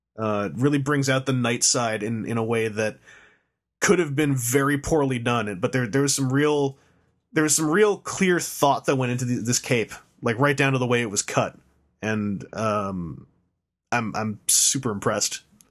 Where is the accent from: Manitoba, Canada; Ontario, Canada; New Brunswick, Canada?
Ontario, Canada; Toronto; or it could tell I was from Toronto, so it said, or local pickup at Snakes and Lattes.